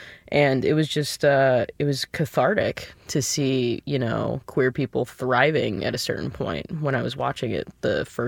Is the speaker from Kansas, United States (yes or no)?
yes; Olathe, Kansas, United States; You know, I grew up in Olathe, and there were a lot of great things about that. But also, it's a fairly, you know, socially conservative area.